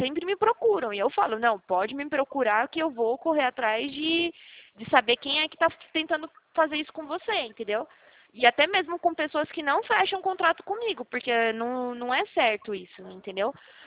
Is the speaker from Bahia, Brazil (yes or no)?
yes; Bahia, Brazil; also born or lived in South Brazil; now in São Paulo, Brazil; eu nasci aí no sul, né, cresci na Bahia, agora eu tô aqui em São Paulo